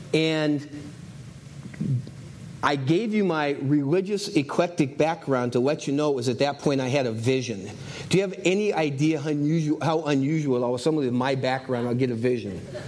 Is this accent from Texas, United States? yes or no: no; California, United States; I came to Minnesota from California, went to Bethel College, Bethel Seminary, came to Christ as a young man in the Billy Graham Crusade.